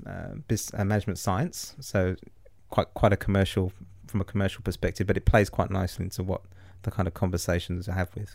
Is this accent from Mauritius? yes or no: yes; Mauritius; accent: English; although I sound like I am from the UK because I've got an English accent, but originally I'm from Mauritius. My parents are, and my family background is around sugar farming. So we were kind of smallholder sugarcane farmers.